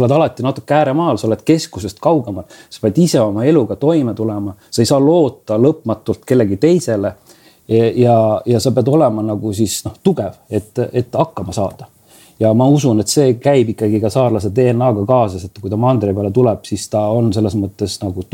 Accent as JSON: {"language": "Estonian", "region": "Saare County", "country": "Estonia", "said": "Ja see side, et sa oled saarlane, see ma arvan on mänginud oma osa seal ka."}